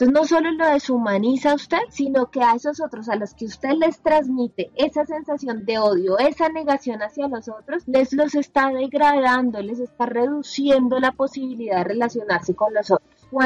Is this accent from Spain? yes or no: no; Colombia; en el caso de nosotros que somos colombianos tenemos una herencia de odio muy compleja